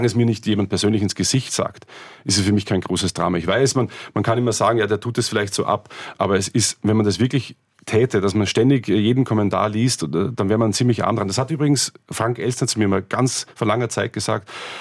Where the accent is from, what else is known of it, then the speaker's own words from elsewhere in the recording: Austria; born there; Und ich bin ja gebürtiger Österreicher, und da gibt es ja auch zwischen Osten, Westen, Norden und Süden riesige Unterschiede.